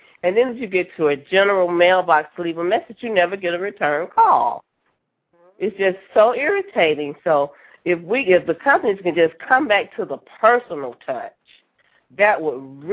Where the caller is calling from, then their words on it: Cleveland, Ohio, United States; I'm calling from Cleveland, Ohio.